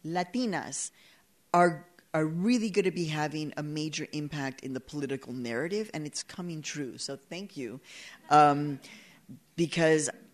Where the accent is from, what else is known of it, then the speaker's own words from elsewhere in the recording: United States; We're just American women who are owning our voice in this moment.